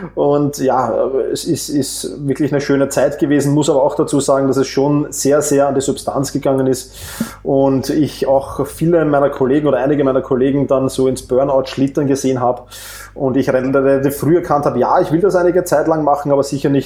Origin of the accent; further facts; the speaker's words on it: Vienna, Austria; wie man wahrscheinlich schon an den ersten Worten erkennen konnte. Ich komme aus Wien